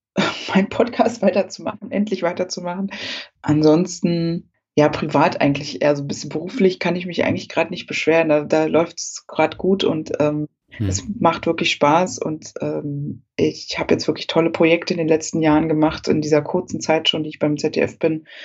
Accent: East Germany, Germany; born there; Ich bin ja noch in der DDR geboren und hab's ja aber ja nicht so richtig mitbekommen, aber bin eben sehr ostsozialisiert über meine Familie.

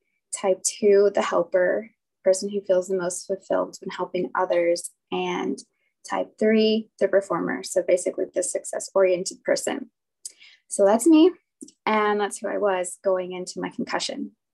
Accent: San Diego, California, United States; I'm 27 and I'm from San Diego.

